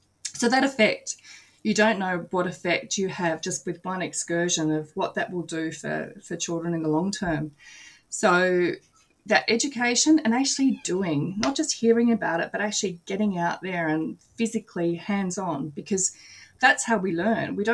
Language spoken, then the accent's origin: English; Normanhurst, New South Wales, Australia; I grew up in the bush. Well, I didn't. I grew up in Normanhurst, but at that stage it was bush.